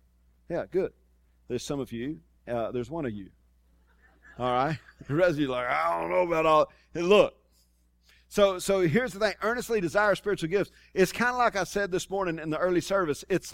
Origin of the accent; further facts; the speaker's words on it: Tulia, Texas, United States; when I grew up in Tulia